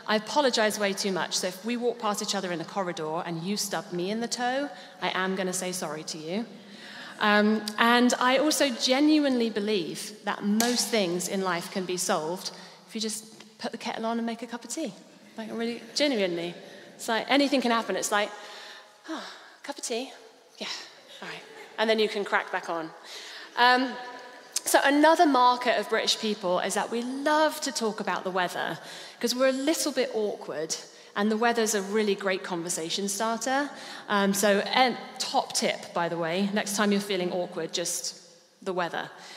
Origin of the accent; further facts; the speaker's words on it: Louisiana, United States; So, I'm guessing by now that you can tell that I'm not from around these parts. I'm from Louisiana.